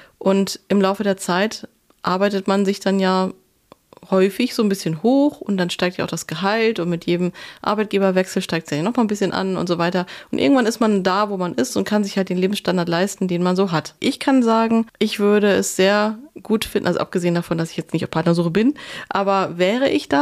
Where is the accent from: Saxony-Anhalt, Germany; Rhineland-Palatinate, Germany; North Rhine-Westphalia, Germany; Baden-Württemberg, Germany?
North Rhine-Westphalia, Germany; in der Gegend, in der ich aufgewachsen bin, obwohl das Handwerk da vorherrschend ist, bei uns im Ruhrgebiet